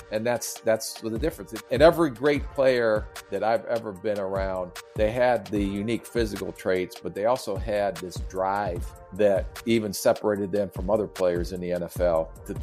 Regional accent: Canton, Ohio, United States; And we grew up in Canton, Ohio. My dad was a high school football coach.

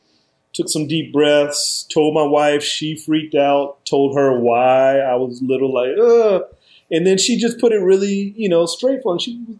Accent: Charleston, United States; now in Baltimore, United States; That's where I live. Born and raised in Charleston.

